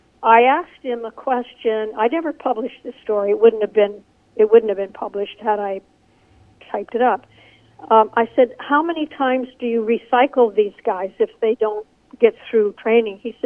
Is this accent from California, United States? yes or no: yes; California, United States; I mean, I came from California. I was in particular communities that were very highly integrated.